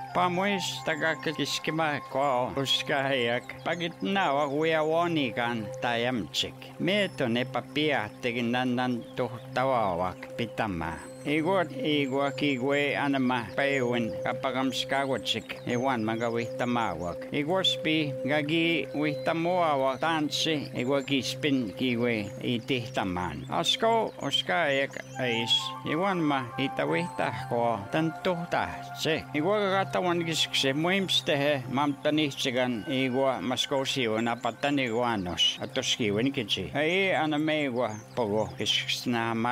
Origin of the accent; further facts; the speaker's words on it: Beauval, Saskatchewan, Canada; first language Michif; English is a second language; was born and raised at Beauval, Saskatchewan, and I'm a Michif Cree announcer here at MBC Radio. And my first language is Michif.